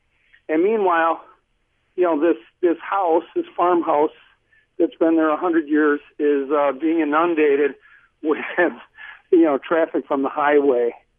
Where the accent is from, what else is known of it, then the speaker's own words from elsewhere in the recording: Milwaukee, Wisconsin, United States; I'm from Milwaukee